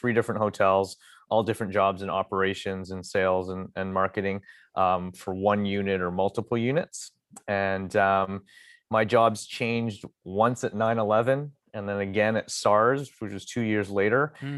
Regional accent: Burnaby, British Columbia, Canada; I'm born and raised here. So I'm North Burnaby and kind of always lived here.

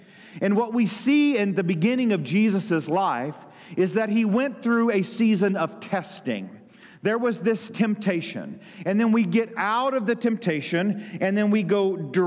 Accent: Dexter, Missouri, United States; I grew up in Dexter, Missouri, and we graduated on our high school football field.

